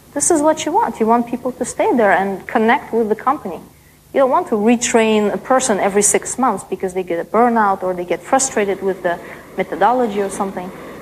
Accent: Canada; I speak in dollars, I'm from Canada

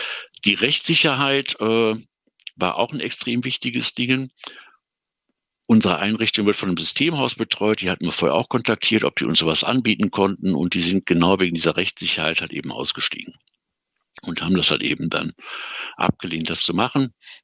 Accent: Düsseldorf, North Rhine-Westphalia, Germany; ich hatte erst zu den Kollegen aus Düsseldorf, weil das meine Heimatstadt ist

